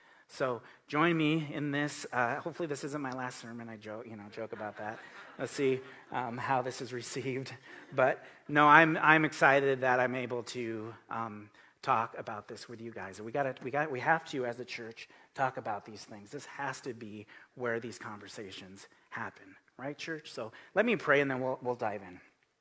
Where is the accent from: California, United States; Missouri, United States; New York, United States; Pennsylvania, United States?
California, United States; Los Angeles; I was raised in Los Angeles, and with that, I am a Mexican-American, and I noticed that there was tensions there when it comes to racial issues, racism, prejudice in LA.